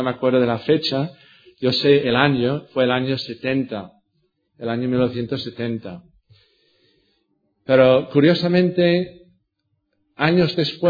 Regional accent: United Kingdom; yo era cristiano, porque yo creía que, bueno, todo el mundo era cristiano, por lo menos en mi país, en el Reino Unido.

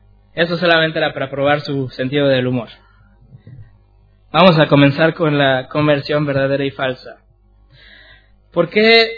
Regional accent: Mexico; born there; Yo, como lo dije ayer, soy nacido en México

